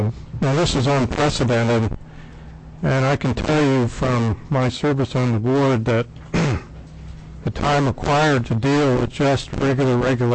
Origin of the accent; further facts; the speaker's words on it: Juneau, Alaska, United States; I'm from Juneau, a 38-year resident